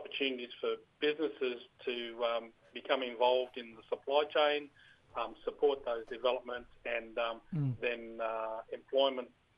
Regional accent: Moree, New South Wales, Australia; now in New South Wales North Coast, Australia; But I'm a Gamilaroi man from Western New South Wales, Moree.

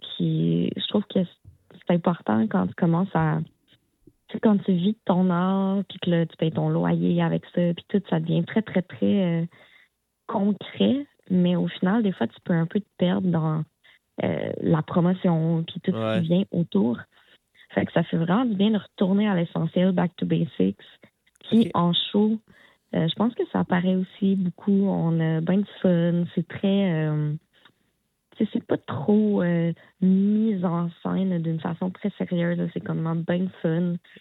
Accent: Sherbrooke, Quebec, Canada; Oui, c'est ça. Je viens de Sherbrooke.

